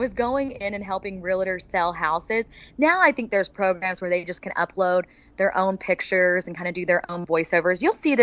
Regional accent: Oklahoma, United States; I said, "I'm from Oklahoma."

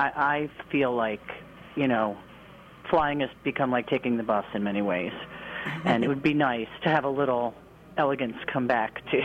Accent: New Jersey, United States; of course, I grew up in New Jersey, as did Kathleen, so I fly into Newark all the time.

